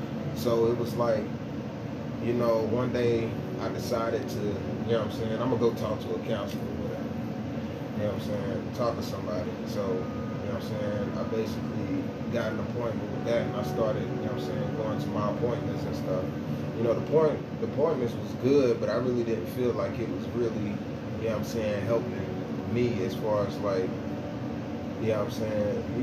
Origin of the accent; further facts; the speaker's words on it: Fayetteville, North Carolina, United States; also born or lived in Georgia; I was born in Georgia, raised in, you know what I'm saying, Fayetteville. You know what I'm saying? I'm from all over Fayetteville, really.